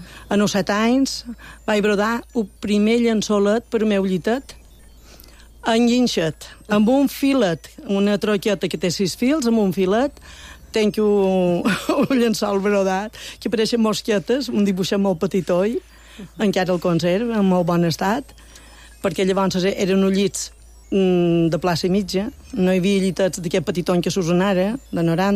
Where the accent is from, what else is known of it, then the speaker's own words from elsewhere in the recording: Pollença, Balearic Islands, Spain; Jo també sóc de Pollença